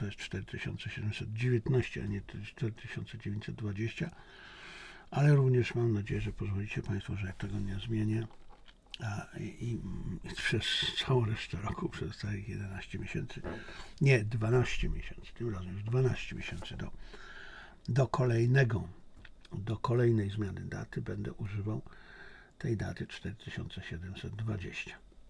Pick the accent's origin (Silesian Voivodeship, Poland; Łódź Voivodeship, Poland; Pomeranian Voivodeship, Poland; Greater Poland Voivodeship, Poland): Silesian Voivodeship, Poland; Bo pewnie dlatego, że jestem Ślązakiem.